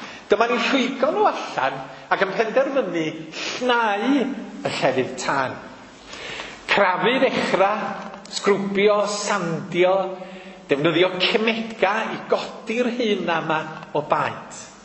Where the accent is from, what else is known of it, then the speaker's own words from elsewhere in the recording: Bangor, Wales, United Kingdom; yn wreiddiol, dwi o Fangor, ac es i'n ngeni mewn tŷ o'r enw Tre Dafydd.